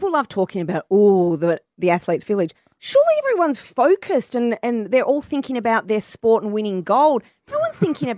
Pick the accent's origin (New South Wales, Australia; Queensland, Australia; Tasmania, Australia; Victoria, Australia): Victoria, Australia; Wonga Park; I'm from Wonga Park, just around the corner.